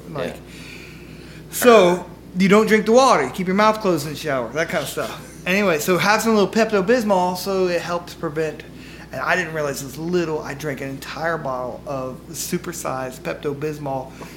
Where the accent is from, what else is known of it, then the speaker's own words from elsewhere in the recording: Memphis, Tennessee, United States; I am a Midwestern Memphis kid. Southern kid, I don't know.